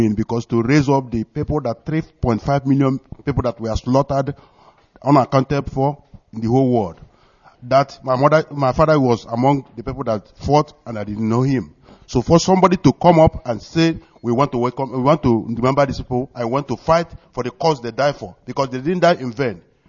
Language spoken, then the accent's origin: English; Isuochi, Abia, Nigeria; now in Belgium; I am from Isuochi in Abia State, Biafran land. I am the provost of the young Biafrans in Belgium.